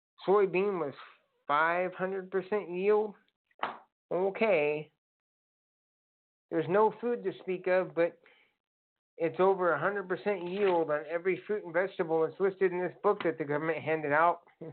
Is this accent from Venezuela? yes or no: yes; Venezuela; I'm from Venezuela